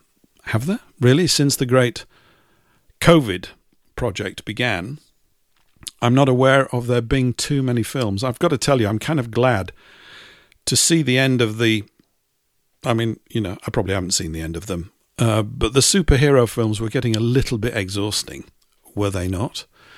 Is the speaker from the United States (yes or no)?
no; Yorkshire and the Humber, United Kingdom; Growing up in Yorkshire, you know, where everything was bleak and grim. It's grim up north